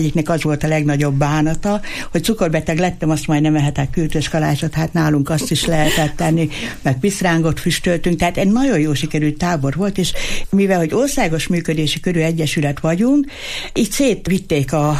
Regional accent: Eger, Heves, Hungary; Egriek vagyunk

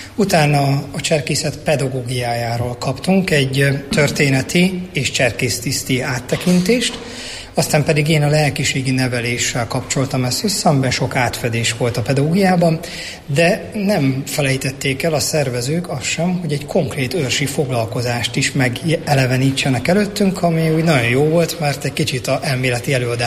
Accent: Jászberény, Jász-Nagykun-Szolnok, Hungary; born there; hiszen jászberényi születésű vagyok.

